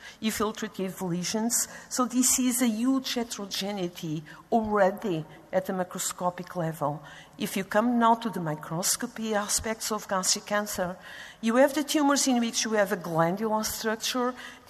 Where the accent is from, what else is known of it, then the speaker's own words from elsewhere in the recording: Porto, Porto District, Portugal; I'm coming from Porto, Portugal.